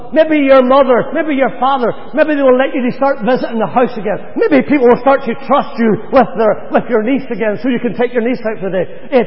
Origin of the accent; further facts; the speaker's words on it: Ballymena, Northern Ireland, United Kingdom; As a kid growing up in Northern Ireland